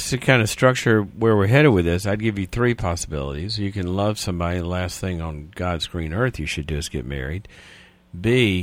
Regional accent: Louisiana, United States; From Monroe, Louisiana, not far from my hometown.

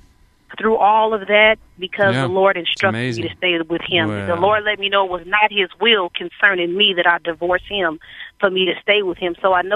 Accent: California, United States; moved away as an adult; now in Houston, United States; I'm originally from California, and we moved here to Houston about 3 years ago.

